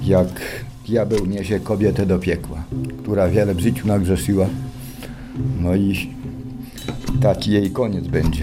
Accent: Masovian Voivodeship, Poland; Ja nie jestem z Podhala, jestem z Zasiedlec.

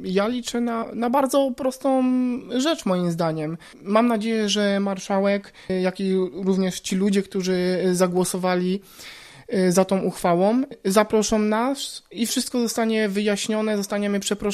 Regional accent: Lubusz Voivodeship, Poland; jestem z Lubuskiego

